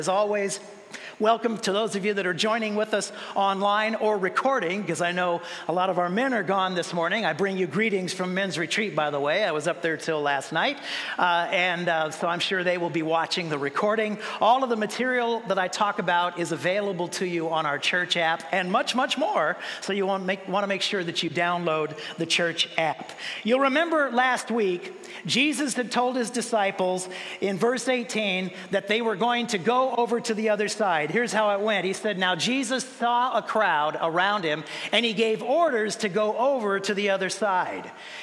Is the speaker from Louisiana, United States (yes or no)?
no; California, United States; I grew up in, my Jackie and I both, we grew up in Southern California.